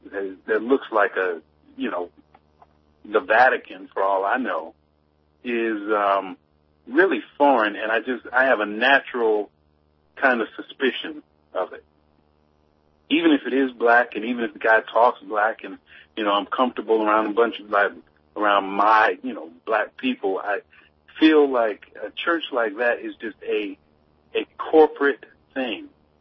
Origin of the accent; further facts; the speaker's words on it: Durham, North Carolina, United States; I grew up here in Durham. We have Granville County. That's where my parents are from.